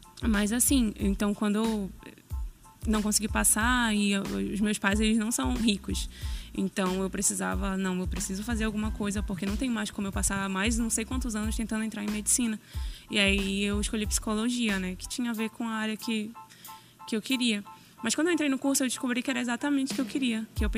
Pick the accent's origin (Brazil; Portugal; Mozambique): Brazil; Paragominas, Pará; Cheguei pra ir pra um retiro lá em Paragominas, que é de onde eu sou.